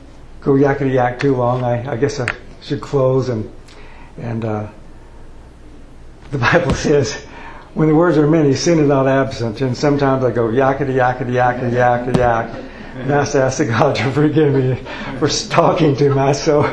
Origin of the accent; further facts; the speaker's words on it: Oklahoma, United States; they went to Oklahoma, my home state, after the tornadoes